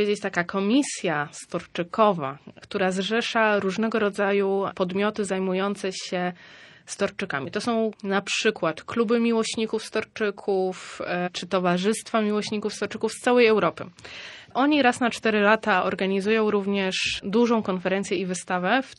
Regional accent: Sopot, Pomeranian Voivodeship, Poland; Ja jestem Sopocianką, prawie że z urodzenia i z serca

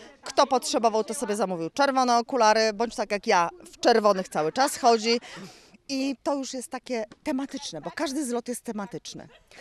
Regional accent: Tczew, Pomeranian Voivodeship, Poland; Ja przyjechałam z Tczewa, całkiem niedaleko, bo to jest około 40 kilometrów.

